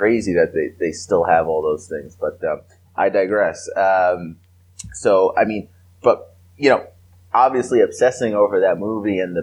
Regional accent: Staten Island, New York, United States; and I grew up in Staten Island, New York.

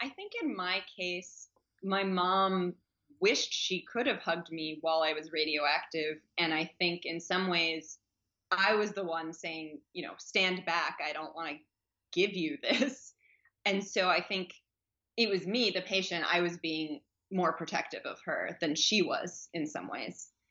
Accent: Manhattan, New York, United States; my mother's apartment, the apartment where I grew up actually in Manhattan

